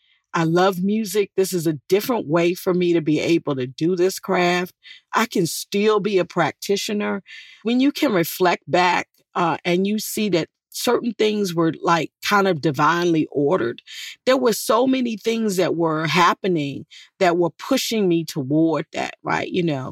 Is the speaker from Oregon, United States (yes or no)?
no; Danville, Virginia, United States; who ironically was from my hometown of Danville, Virginia